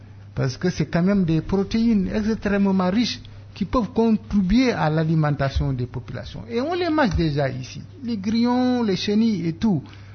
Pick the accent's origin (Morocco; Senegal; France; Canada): Senegal; Peut-être que dans mon pays, je viens du Sénégal, c'est moins bien accepté